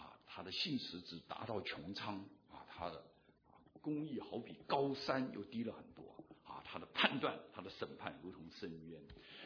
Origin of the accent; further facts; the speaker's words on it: China; 因为我们中国人都知道自古文人相亲自古就是这样。